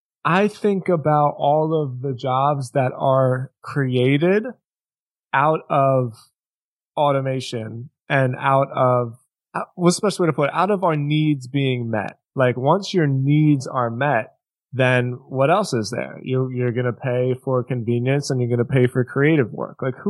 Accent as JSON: {"language": "English", "town": "Philadelphia", "region": "Pennsylvania", "country": "United States", "tie": "born or raised there", "said": "because I grew up in Philly, right?"}